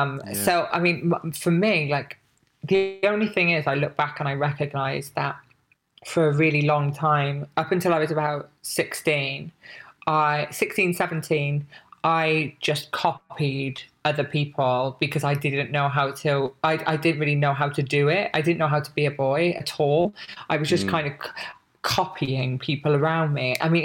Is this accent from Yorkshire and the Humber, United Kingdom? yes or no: no; Wales, United Kingdom; I'm from Wales, lived in this town in Wales.